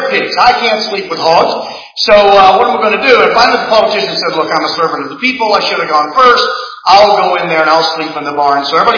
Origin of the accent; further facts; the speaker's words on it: Oklahoma, United States; Now, I'm coming from Oklahoma, primarily a Judeo-Christian, strong state.